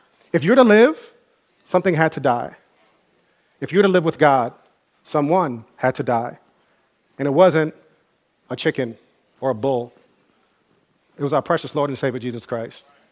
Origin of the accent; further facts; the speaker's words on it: New Rochelle, New York, United States; You know, I grew up in New Rochelle, and growing up, we always had beef with people from Mount Vernon.